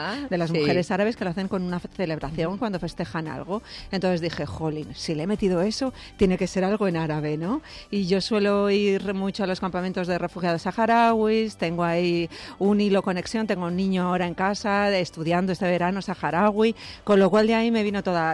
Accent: Cuenca, Castilla-La Mancha, Spain; he estado investigando en mi tierra, sabes que soy conquense y entonces yo estoy muy unida a Castilla-La Mancha

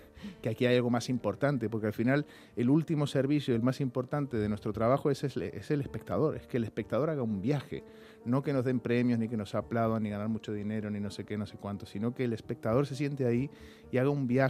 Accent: Córdoba, Argentina; Yo soy de Córdoba, que ya mi acento aparece al rato de que llego allí a Córdoba, ahí empieza a aparecer

